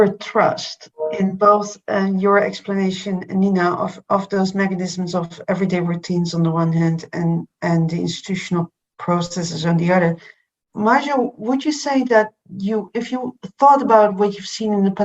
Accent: Berlin, Germany; because I'm from Berlin myself

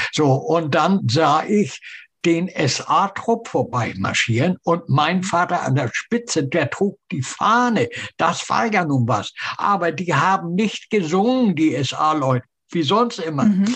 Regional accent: Harburg, Hamburg, Germany; geboren 1931 in Harburg. In Harburg bin ich aufgewachsen, dort auch zur Schule gegangen und bis 1944, mit 13 Jahren, bin ich in die Kinderlandverschickung gekommen.

